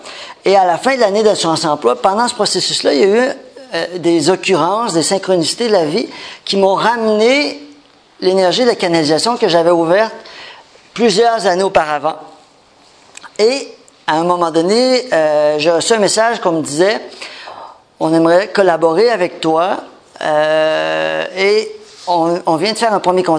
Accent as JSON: {"language": "French", "country": "Canada", "said": "j'espère. Sinon, je vous l'apprends. Je viens du Canada, que je suis en voyage à Paris, en France, en fait."}